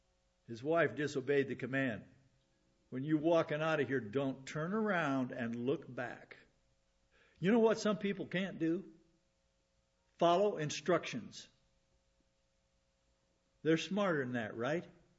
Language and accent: English; Hot Springs, South Dakota, United States; I've seen pictures of my hometown. There in the southwest corner of the state, Hot Springs.